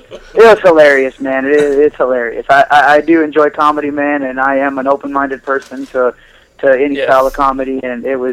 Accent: United States; born there; I was born in the United States.

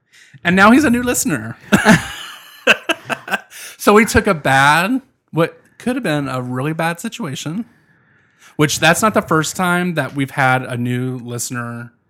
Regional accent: Virginia, United States; So, and I probably did say it because I'm from Virginia and I feel like I can say it.

